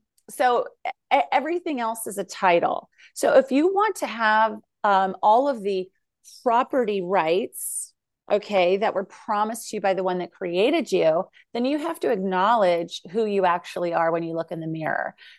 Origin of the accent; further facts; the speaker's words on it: California, United States; born there; So I was born on California, and not only did I become a woman again, thank God, but I also became a Californian.